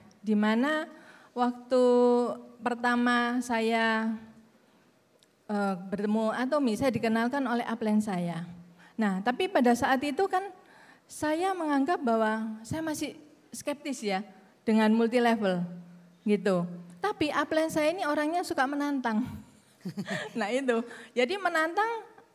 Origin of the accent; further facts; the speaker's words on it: Surabaya, East Java, Indonesia; now in Bali, Indonesia; saya ini arek Surabaya tapi saya tinggal di Bali.